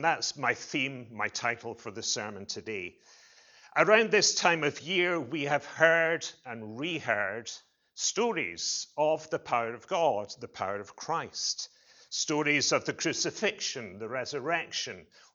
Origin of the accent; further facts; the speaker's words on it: Scotland, United Kingdom; accent: Scottish; now in Cheshire, England; You'll tell by the Scottish accent that I'm not from Cheshire, but hopefully my accent is clear enough that you will need subtitles today.